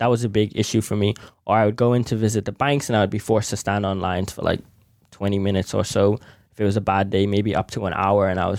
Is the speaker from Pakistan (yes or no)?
no; Bahamas; now in United States; but also growing up in the Bahamas, I had an exposure to what financial services was, what payments was.